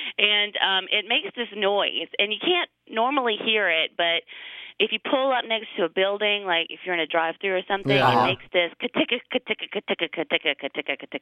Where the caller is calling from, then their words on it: Alabama, United States; I'm calling from Alabama.